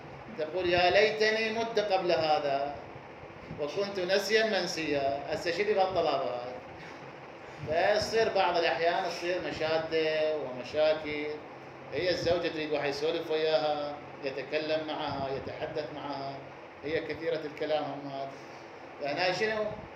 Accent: Iraq; نحن عندنا في العراق بكثرة

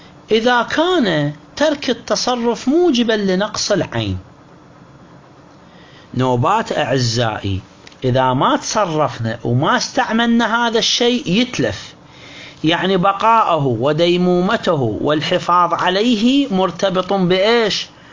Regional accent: Iraq; احنا عندنا بالعراق نسميه دربونة

